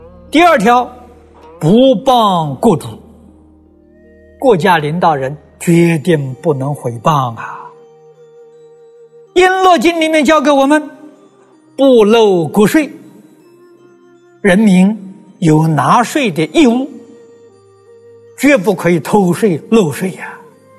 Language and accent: Chinese; China; 我们中国人常讲忠孝传家